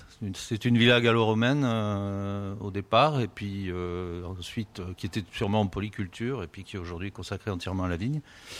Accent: Algeria; now in France; nous venons de l'autre côté de la Méditerranée, hein, donc nous sommes des pieds noirs, on vient d'Algérie.

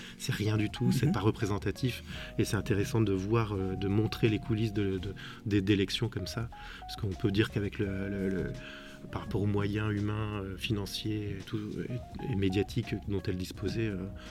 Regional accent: Lille, Hauts-de-France, France; j'en ai fait à Lille, donc moi je viens de Lille

